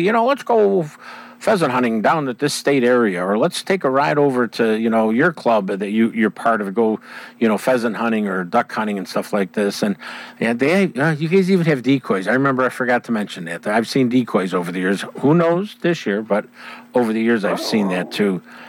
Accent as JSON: {"language": "English", "town": "Chicago", "region": "Illinois", "country": "United States", "tie": "born or raised there", "said": "I grew up in Inglewood. You're talking about the city of Chicago, folks. I grew up in Inglewood."}